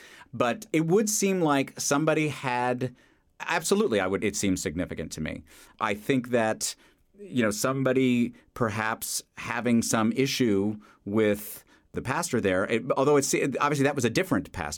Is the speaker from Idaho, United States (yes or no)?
no; New York City, New York, United States; I know what they are because I grew up in New York City, and that was the type of potato chip you got.